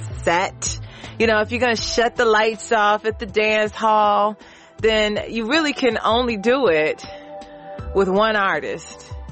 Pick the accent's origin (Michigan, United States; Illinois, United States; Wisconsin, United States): Michigan, United States; Detroit; born there; From where I was born in Detroit, Michigan, to wherever you are, this is in fact what it is all about.